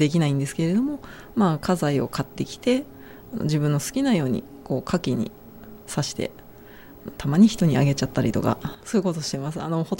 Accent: Kanagawa, Japan; 某地元の神奈川県の某球団を応援してはいるんですが

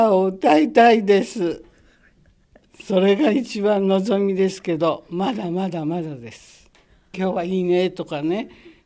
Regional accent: Tokyo, Japan; born there; それはね、それは無理でしょう。東京生まれで。

